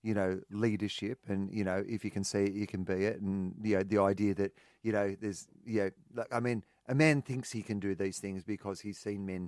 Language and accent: English; Australia; Because it's funny being an Australian that, you know, you hear this, you know, generic, and I see it where people say, you know, the around women and humour.